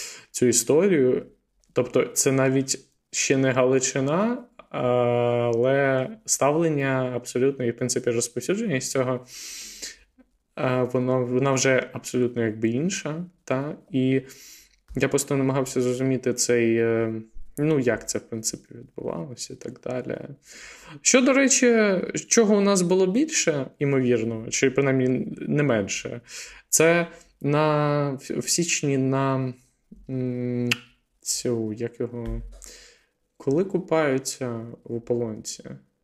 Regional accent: Kamianets-Podilskyi, Khmelnytskyi Oblast, Ukraine; мій рідний Кам'янець-Подільський тут відмітився доволі ефективно.

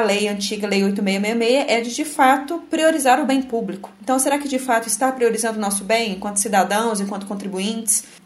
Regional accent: Brazil; até onde que essa campanha anti-China prejudica nós enquanto brasileiros

